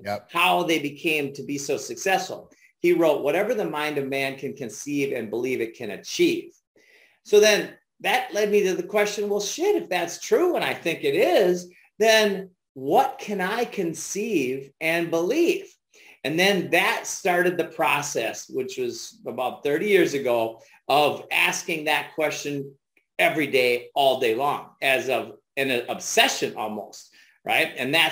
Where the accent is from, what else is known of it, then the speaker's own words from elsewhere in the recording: Minnesota, United States; I grew up in Minnesota.